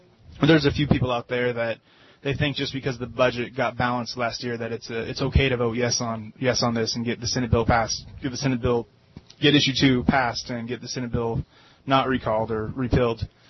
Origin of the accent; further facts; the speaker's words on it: California, United States; Well, like you said, I'm a longshoreman from California